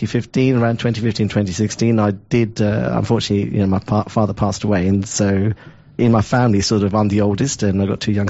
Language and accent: English; London, United Kingdom; also born or lived in Australia; I grew up in Southeast London, but my dad had entrepreneurial sort of goals, and we went to Australia.